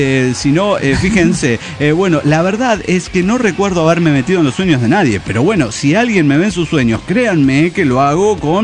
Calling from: Tlaquepaque, Jalisco, Mexico; de Tlaquepaque.

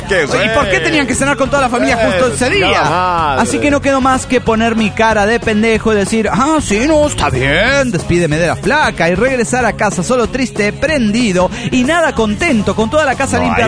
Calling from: Bogotá, Colombia; de Bogotá, Colombia.

